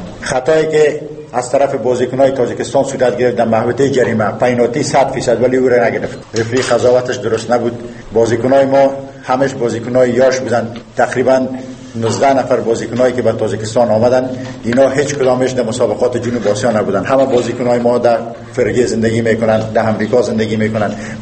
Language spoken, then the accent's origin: Persian; Afghanistan; ما به مو غیرت شامت افغانی خود، ما میخواییم فوتبال بکنیم